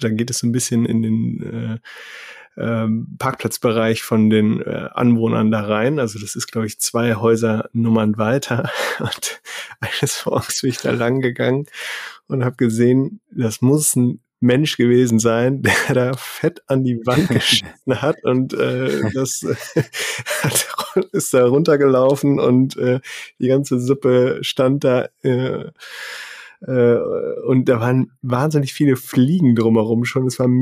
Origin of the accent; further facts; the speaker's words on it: Hamburg, Germany; Ich bin jetzt in meiner Heimat Hamburg gerade angekommen.